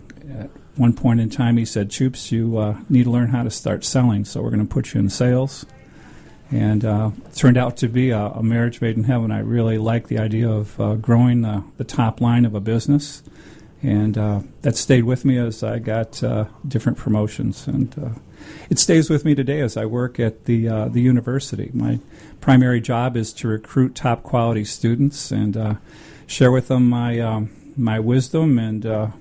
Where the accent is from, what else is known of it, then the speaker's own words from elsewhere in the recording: Detroit, Michigan, United States; So I grew up around Tiger Stadium, blue-collar family, five kids and four pork chops.